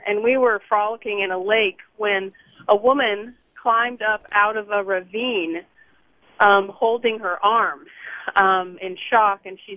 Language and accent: English; Colorado, United States; now in San Francisco, United States; Hi, I'm a San Francisco resident. I grew up in Colorado, and I'm the youngest of seven kids.